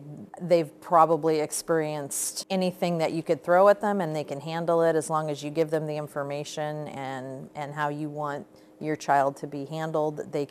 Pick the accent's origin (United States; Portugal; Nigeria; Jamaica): United States; Cedar Rapids, Iowa; I am from Cedar Rapids.